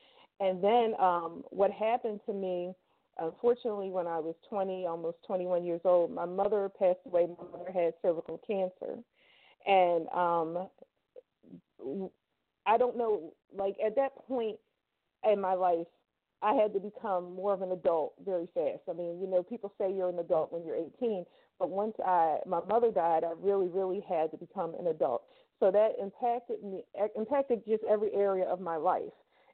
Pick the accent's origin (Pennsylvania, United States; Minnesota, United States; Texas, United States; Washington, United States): Pennsylvania, United States; Philadelphia; But North, growing up in North Philly in the 80s and in the 90s was very much like growing up in D.C. and Southeast D.C.